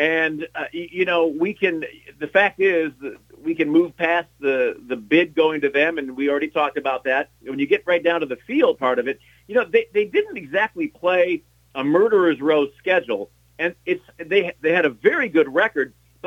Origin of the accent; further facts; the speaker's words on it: Chicago, Illinois, United States; I grew up in Chicago. And contrary to popular myth, I mean, I was born and raised there.